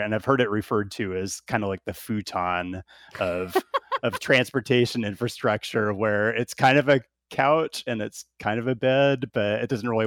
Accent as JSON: {"language": "English", "town": "Seattle", "region": "Washington", "country": "United States", "tie": "born or raised there", "also_born_or_lived": "Portland, United States", "said": "I grew up in Seattle and lived in Portland for a while."}